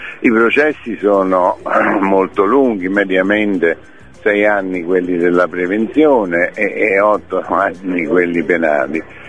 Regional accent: Salerno, Campania, Italy; non solo perché mi dà l'occasione di stare a Salerno, io sono salernitano

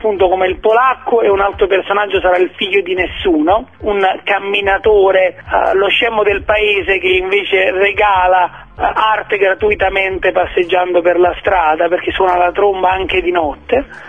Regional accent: Agropoli, Campania, Italy; le strade del mio paese d'origine sono di Agropoli.

